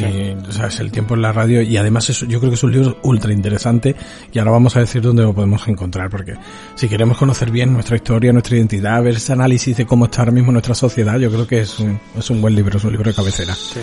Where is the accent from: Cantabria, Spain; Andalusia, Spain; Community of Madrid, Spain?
Andalusia, Spain; lo que somos los andaluces